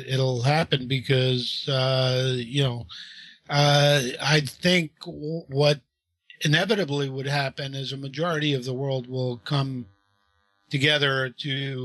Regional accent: New York, United States; now in San Francisco, United States; I grew up in New York, where all of my friends that I grew up with are Jewish, and we all loved one another.

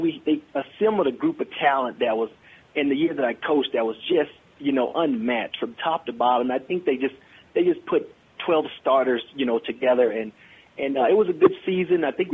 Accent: the South, United States; I really wanted to do it for my Northwest family because I'm from the South

